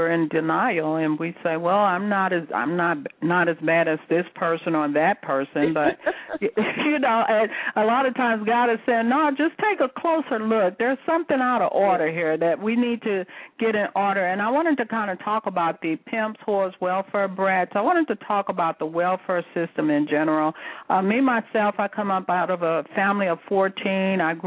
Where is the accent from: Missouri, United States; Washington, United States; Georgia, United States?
Missouri, United States; St. Louis; I remember growing up, I grew up in St. Louis